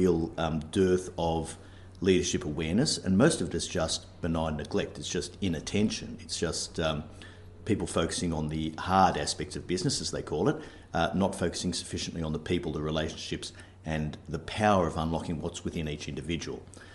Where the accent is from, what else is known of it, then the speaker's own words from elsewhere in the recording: Sydney, New South Wales, Australia; I was brought up in Sydney, Australia.